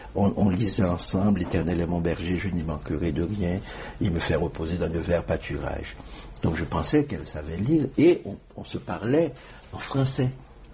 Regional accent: Haiti; moved away; j'étais très attaché, très très attaché avec Haïti. C'est toujours un paradoxe chez moi parce que j'ai quitté Haïti, mais Haïti ne m'a jamais quitté.

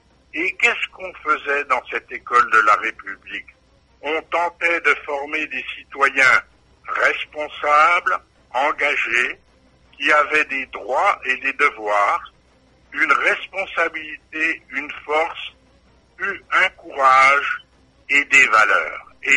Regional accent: France; et bien sûr que je suis français du monde et citoyen du monde

